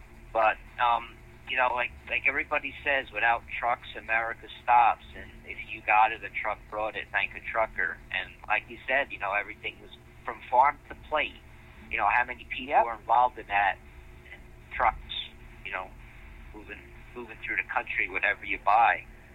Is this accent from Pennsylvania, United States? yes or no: yes; Pennsylvania, United States; I'm just crossing back into Pennsylvania, my home state.